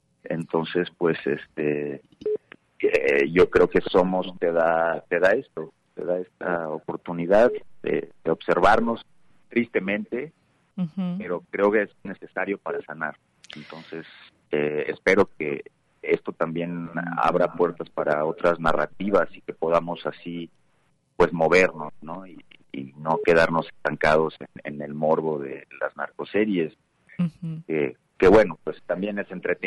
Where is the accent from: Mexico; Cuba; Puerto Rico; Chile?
Mexico; Fresnillo, Zacatecas; Cabe decir que yo soy de Fresnillo.